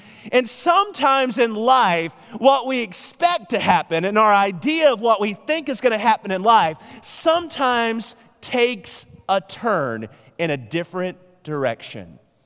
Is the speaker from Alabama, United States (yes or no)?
yes; Alabama, United States; I grew up in Alabama.